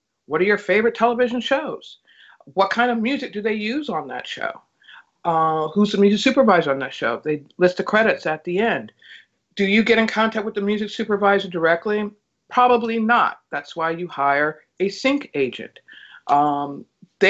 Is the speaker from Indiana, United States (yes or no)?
yes; Gary, Indiana, United States; I'm originally from Gary, Indiana, so... I kind of have to go